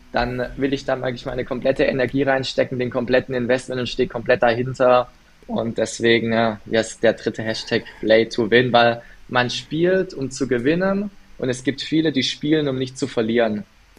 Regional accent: Baden-Württemberg, Germany; born there; ich bin ja gebürtiger Badener, aber ich wohne in Schwaben.

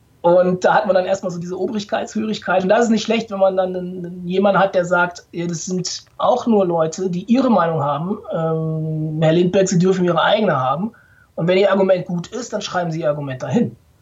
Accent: North Rhine-Westphalia, Germany; born there

